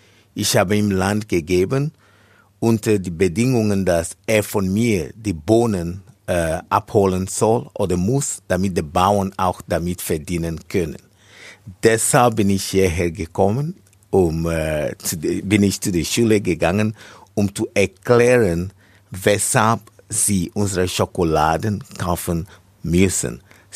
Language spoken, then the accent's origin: German; Ghana; ich komme aus Ghana.